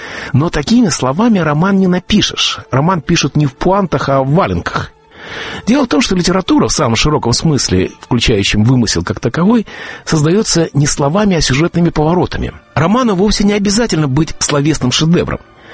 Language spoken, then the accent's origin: Russian; Riga, Latvia; now in New York, United States; Но я уроженец Риги и житель Нью-Йорка, слежу за ней со стороны